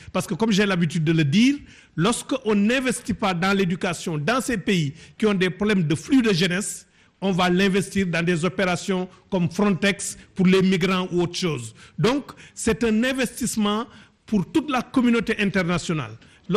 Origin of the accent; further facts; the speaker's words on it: Senegal; Moi, je suis Sénégalais comme vous. Je suis fier d'être Sénégalais.